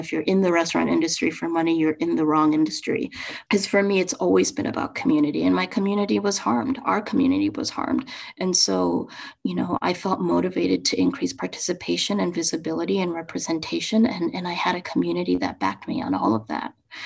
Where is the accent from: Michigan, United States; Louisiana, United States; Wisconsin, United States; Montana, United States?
Wisconsin, United States; Madison; For me, growing up in Madison, I had very few Asian friends. I had very few Asian American friends.